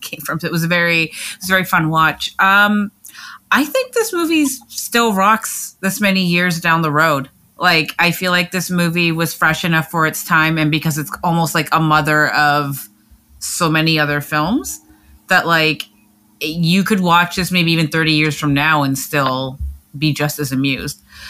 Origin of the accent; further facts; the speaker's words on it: Scarborough, Ontario, Canada; You know, I'm from Scarborough.